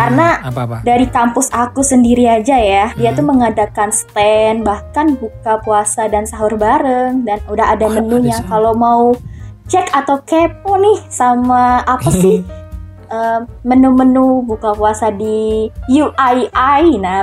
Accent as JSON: {"language": "Indonesian", "region": "Sumatra", "country": "Indonesia", "said": "Kalau ditebak, aku tuh bukan asli Jawa ya. Aku tuh lebih ke Sumatera."}